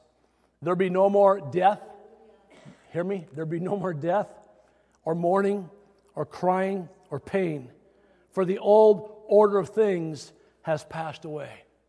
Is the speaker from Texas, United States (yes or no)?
no; Iowa, United States; I'm from Iowa.